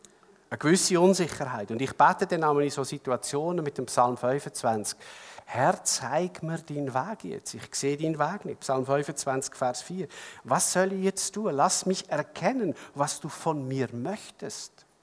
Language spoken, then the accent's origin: German; Switzerland; weil vieles von dem, was mir normal ist in meiner Kultur als Schweizer, funktioniert dort nicht.